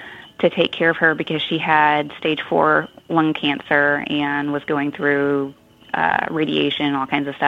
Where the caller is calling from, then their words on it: Cumming, Georgia, United States; I'm calling from Cumming, Georgia.